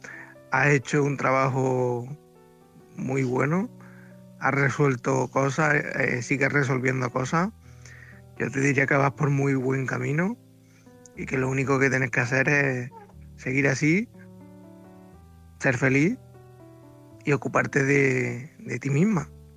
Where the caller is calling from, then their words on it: Córdoba, Andalusia, Spain; corresponsal de Córdoba.